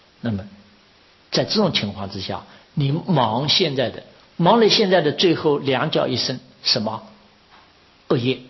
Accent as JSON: {"language": "Chinese", "country": "China", "lives_now": "Los Angeles, United States", "said": "我们中国人呢、啊，就是好像犯忌，哦呦，这个犯忌"}